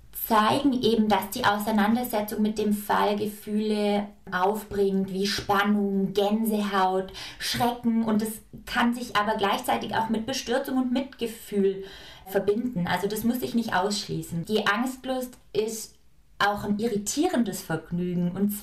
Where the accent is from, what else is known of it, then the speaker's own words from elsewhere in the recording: Augsburg, Bavaria, Germany; Ich komme aus Augsburg